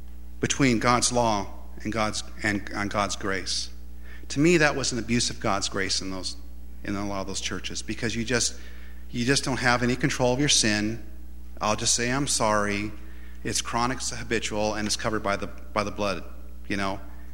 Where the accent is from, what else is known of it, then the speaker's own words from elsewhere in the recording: Los Angeles, California, United States; moved away; Now, I'm from Los Angeles originally, and some of those lanes, there's 8 lanes.